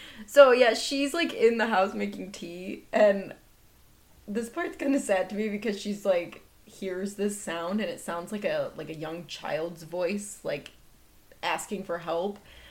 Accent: Midwest, United States; I don't do accents, obviously. I'm from the Midwest, okay?

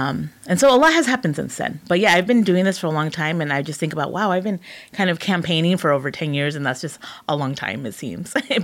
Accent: Escondido, California, United States; also born or lived in Orange County; So I was born in Orange County, but I've been in Escondido since I was 4 years old. So I consider this my hometown because it's pretty much most of my life.

